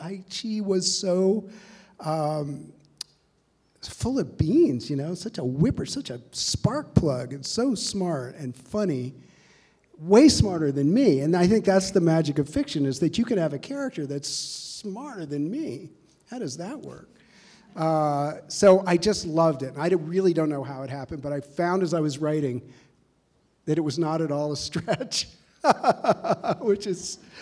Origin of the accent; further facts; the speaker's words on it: New York City, New York, United States; All right, so I grew up in New York City, in Brooklyn Heights.